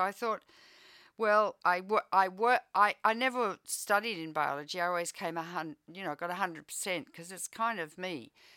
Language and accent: English; Victoria, Australia; Never heard of it, and I grew up in Victoria.